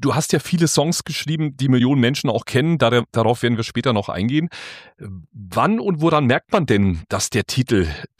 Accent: Bavaria, Germany; born there; Wir sind beide gebürtige Bayern, ja, und genau, richtige Bayern.

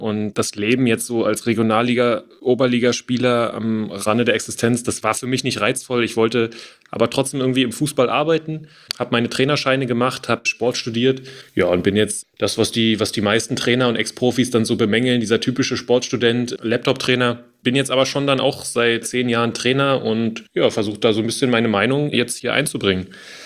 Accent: Dresden, Saxony, Germany; born there; Ferien verbringst du dann bei den Großeltern in Dresden, habe ich natürlich auch eine Affinität zu Dynamo, da es meine Geburtsstadt ist. Ich habe 6 Jahre in Cottbus gearbeitet

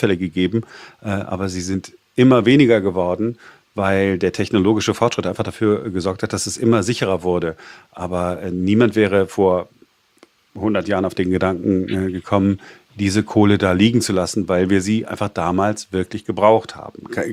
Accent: Duisburg, North Rhine-Westphalia, Germany; born there; Ich komme ja gebürtig aus dem Ruhrgebiet, aus Duisburg

